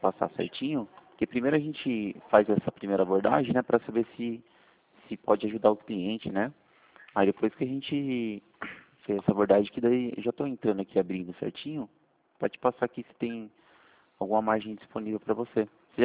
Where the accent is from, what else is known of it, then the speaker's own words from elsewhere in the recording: Itu, São Paulo, Brazil; Eu sou de Itu. Aqui do lado, né?